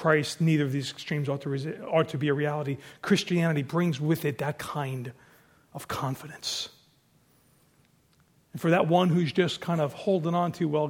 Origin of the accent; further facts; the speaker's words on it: Farmingville, New York, United States; When I was young, I grew up on Waverly Avenue in Farmingville. It was a very busy street.